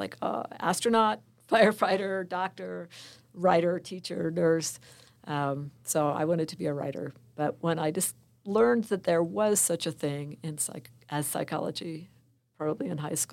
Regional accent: Maryland, United States; Yeah, I grew up in Maryland, not far from Washington, D.C., so it wasn't exactly the wilderness

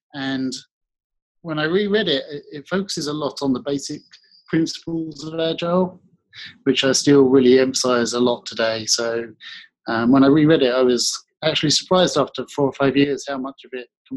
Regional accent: South East England, United Kingdom; accent: slightly Australian; also born or lived in Australia; I'm from Kent in England, and I have a little bit of Australian accent after spending a couple of years there, I'm told, but no Australian.

